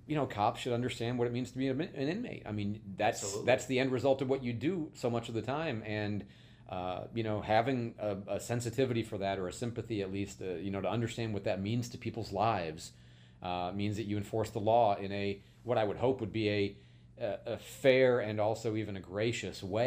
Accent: Downers Grove, Illinois, United States; I grew up in Downers Grove. I'm from Downers Grove North, so I'm from there.

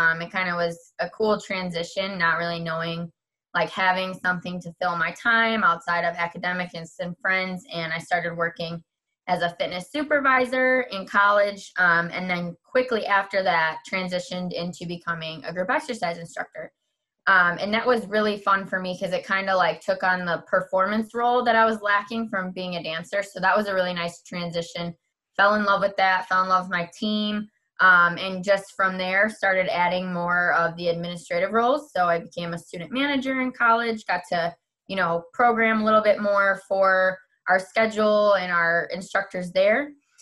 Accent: Wisconsin, United States; I was born and raised in Wisconsin. A lot of people can still hear my accent and I get a lot of jokes about that.

